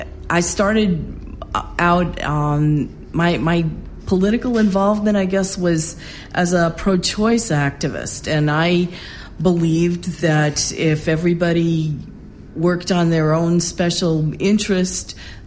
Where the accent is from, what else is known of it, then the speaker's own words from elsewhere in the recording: New York, United States; now in Los Angeles, United States; Well, I was born in New York and I grew up there, but most of my adult life I have lived in Los Angeles.